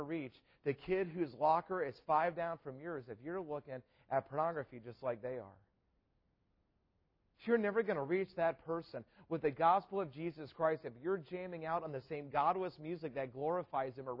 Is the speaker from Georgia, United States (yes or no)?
yes; Atlanta, Georgia, United States; this is when I was growing up in Atlanta, in our church basketball league.